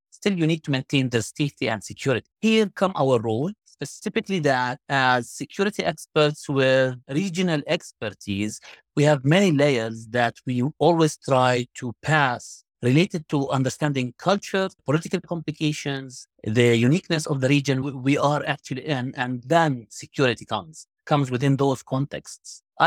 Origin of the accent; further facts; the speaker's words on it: East Jerusalem, Jerusalem, Palestine; I was born and raised in East Jerusalem, and I have always been part of a continuous conflict.